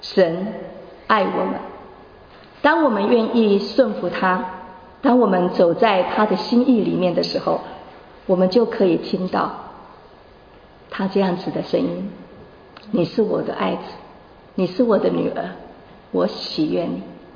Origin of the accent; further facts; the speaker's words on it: China; 我们中国人嘛，可能很难，尤其是中国的男人